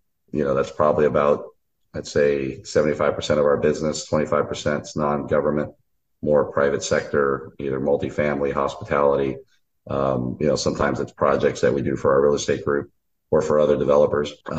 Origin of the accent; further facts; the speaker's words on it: Miami, Florida, United States; You know, I grew up in Miami through Hurricane Andrew